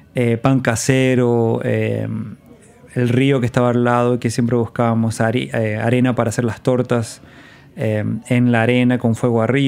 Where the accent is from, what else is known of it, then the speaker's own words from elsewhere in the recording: Jáchal, San Juan, Argentina; Mi niñez la pasé siempre en San Juan, en un pueblo llamado Jáchal.